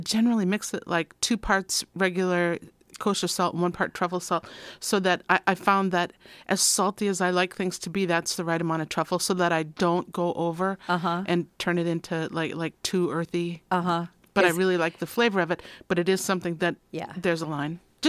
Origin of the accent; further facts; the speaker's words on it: Minnesota, United States; Well, and I'm from Minnesota.